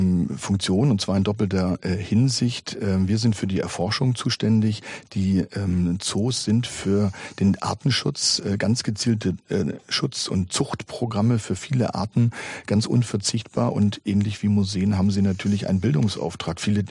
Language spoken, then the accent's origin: German; Hamburg, Germany; Wir waren als Hamburger Dauergäste bei Hagenbeck